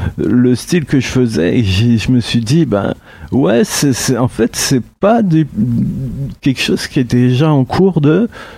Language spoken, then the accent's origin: French; Sannois, Île-de-France, France; Je viens de Sannois, plus exactement.